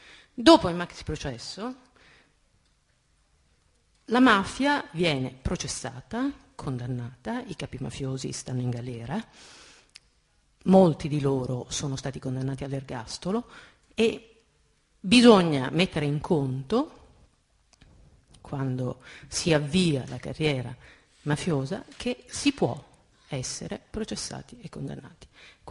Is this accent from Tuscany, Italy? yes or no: no; Sicily, Italy; moved away as an adult; come vi ha detto Vitolo Monaco, sono siciliano, ho lavorato a lungo qui all'Ora di Palermo, sono andata via subito dopo il maxi processo, nel 87.